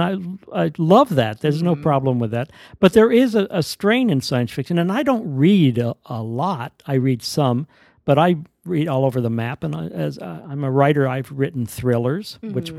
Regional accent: Azusa, California, United States; I grew up in Azusa, actually, which is a town east of Los Angeles.

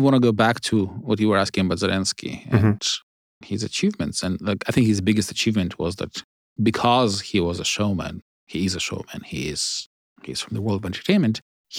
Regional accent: Ukraine; English is a second language; I was born in Ukraine and grew up there as a child, I did feel a mission to go and see and report on things, because I felt I was more equipped because I spoke the language, just I understood the culture

